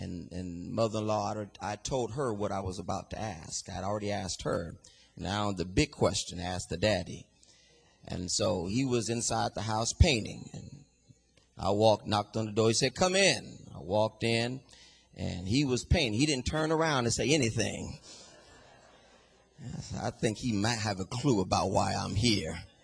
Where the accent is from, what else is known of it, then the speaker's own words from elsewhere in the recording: San Francisco, California, United States; So I'm from San Francisco. They got some great jewelers in San Francisco.